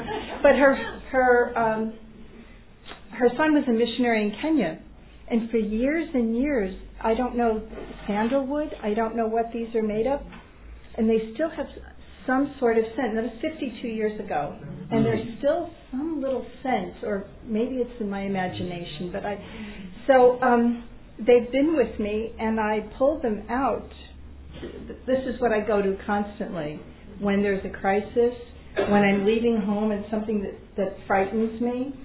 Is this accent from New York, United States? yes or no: yes; New York City, New York, United States; I grew up in New York City. I can handle the city. The subways, I'm fine, and, you know, the streets.